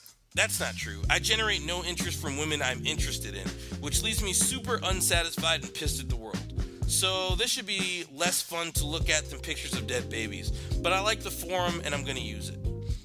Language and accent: English; Hartford, Connecticut, United States; I am from Hartford, Connecticut. Fuck Hartford forever. I get no love in this city.